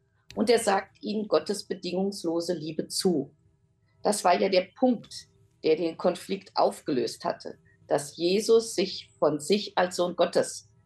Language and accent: German; Mainz, Rhineland-Palatinate, Germany; als Ortsvorsteherin hier direkt vor Ort in meiner Heimatgemeinde in Mainz-Hechtsheim mitbewegen konnte